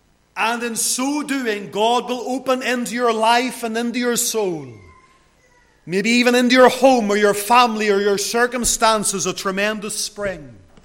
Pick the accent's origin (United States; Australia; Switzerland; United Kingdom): United Kingdom; Lisburn, Northern Ireland; As a young lad growing up in Lisburn